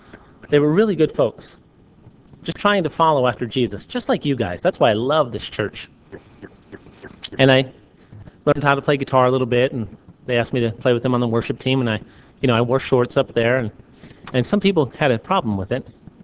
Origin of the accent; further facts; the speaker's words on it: New York, United States; Now, I grew up in the Catholic Church in New York.